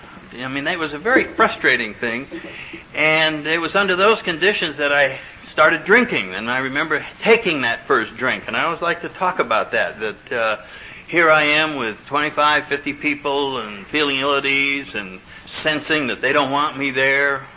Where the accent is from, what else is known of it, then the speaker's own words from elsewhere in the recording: New Haven, Connecticut, United States; And here these guys came from all over the United States into New Haven. That was my hometown, and that's where I grew up, and so to me it wasn't any big deal to go to the local school